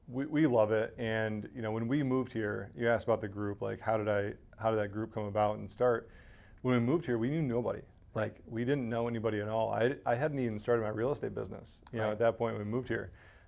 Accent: St. Clair Shores, Michigan, United States; now in Ann Arbor, United States; so we landed in Ann Arbor, and I grew up in St. Clair Shores.

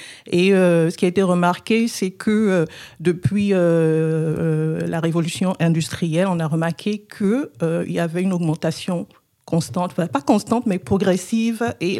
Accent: Benin; now in Canada; C'est sûr que ça ne sonne pas québécois. je suis originaire du Bénin. C'est un pays qui est en Afrique de l'Ouest.

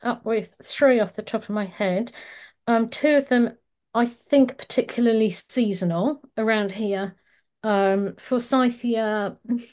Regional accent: South East England, United Kingdom; where I grew up in Surrey, they used to have fluoridated water.

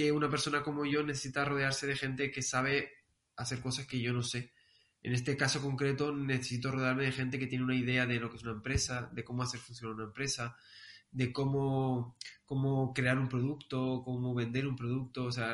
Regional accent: Las Palmas, Canary Islands, Spain; un amigo de Las Palmas, que de allí, de mi tierra

